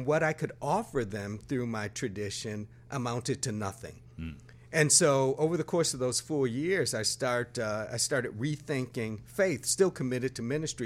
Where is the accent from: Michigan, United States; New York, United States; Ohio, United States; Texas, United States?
New York, United States; Buffalo; Well, I grew up in Buffalo, New York, very much involved in the church.